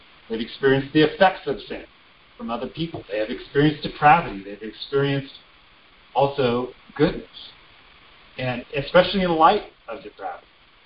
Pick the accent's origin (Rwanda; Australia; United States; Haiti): United States; Colorado Springs, Colorado; And the church I grew up in Colorado Springs.